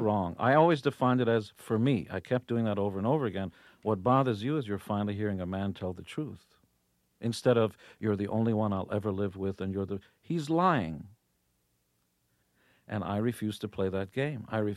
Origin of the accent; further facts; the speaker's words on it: Israel; I come from Israel.